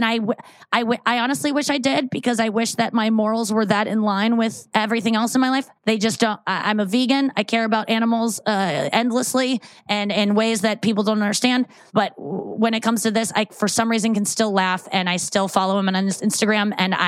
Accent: St. Louis, Missouri, United States; Cause I grew up in St. Louis. I didn't know any Jewish people.

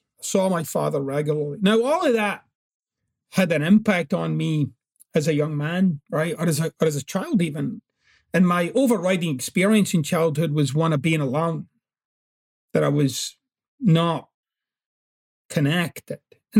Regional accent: Glasgow, Scotland, United Kingdom; growing up in Glasgow was very, very challenging. There was a lot of violence, everyday violence. There was a lot of alcoholism

